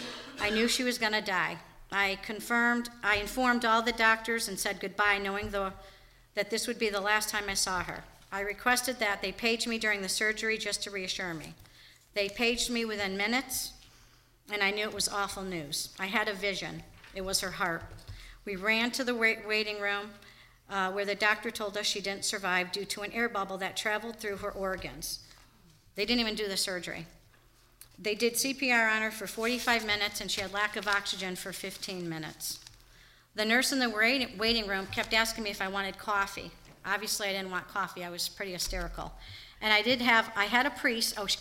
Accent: Torrington, Connecticut, United States; I grew up in Torrington with three younger siblings.

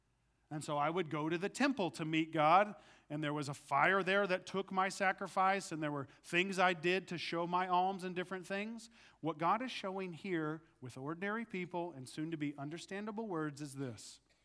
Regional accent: Tulsa, Oklahoma, United States; the places of church environment I grew up in Tulsa, Oklahoma, one of the most charismatic capitals of the world

